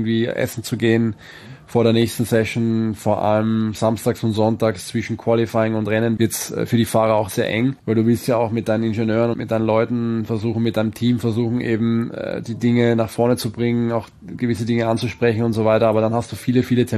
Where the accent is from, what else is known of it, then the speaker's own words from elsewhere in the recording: Austria; als kleiner Junge gab's vor allem in Österreich, wo ich aufgewachsen bin